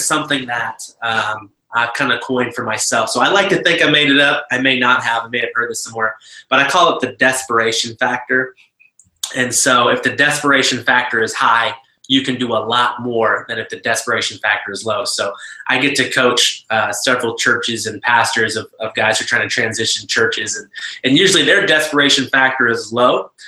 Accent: United States; As you can tell, I'm not from Alabama. My accent definitely gives that away, or lack thereof.

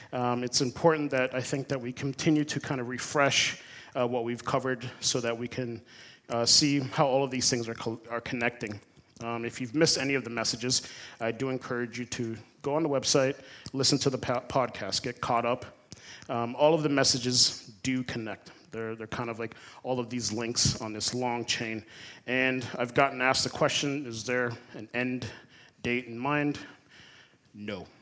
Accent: Florida, United States; I didn't have any of this in middle school and growing up in South Florida

